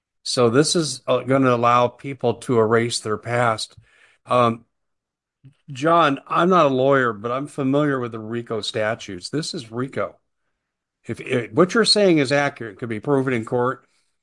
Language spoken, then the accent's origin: English; Aurora, Colorado, United States; when the TDA gang became exposed in Aurora, which was my hometown, and I have relatives that live there.